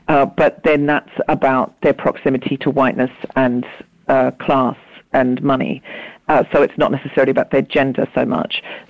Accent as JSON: {"language": "English", "country": "Australia", "tie": "born or raised there", "said": "because I was raised in Australia"}